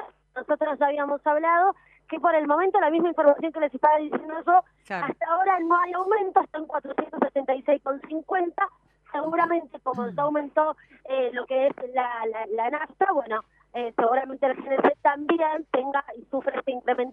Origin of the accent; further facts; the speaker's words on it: Argentina; Ya estamos acostumbrados, somos argentinos de alguna manera